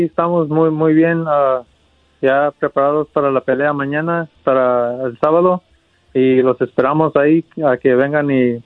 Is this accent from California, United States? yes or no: yes; Los Angeles, California, United States; ahí crecí en West LA, West de Los Ángeles, y ahí fui a la escuela, crecí, y nomás para representar de dónde vengo.